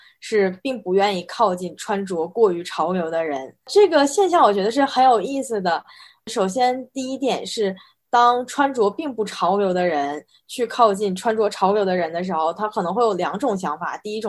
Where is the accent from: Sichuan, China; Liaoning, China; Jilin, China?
Liaoning, China; Shenyang; 我来自于中国沈阳